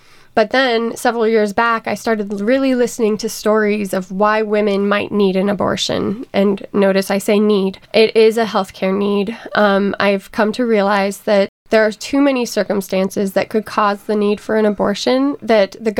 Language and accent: English; Iowa, United States; So I grew up in Northwest Iowa, a very rural part of Iowa.